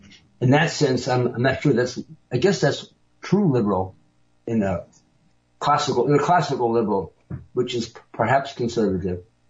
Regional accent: San Francisco, California, United States; My friends and my family, I'm from San Francisco, are progressive liberals.

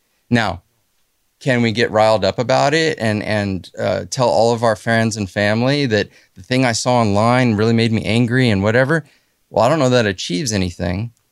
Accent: Texas, United States; I wasn't raised that way. I grew up in Texas. You know, I was like, you know, like Texas first, American second, right?

